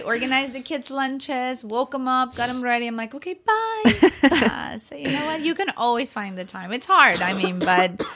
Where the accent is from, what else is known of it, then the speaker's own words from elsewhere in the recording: Mexico City, Mexico; also born or lived in Tijuana; I first 3 months of my life, I grew up in Tijuana, if that counts for anything, and then I moved to Mexico City. So until I was about 8 years old, I lived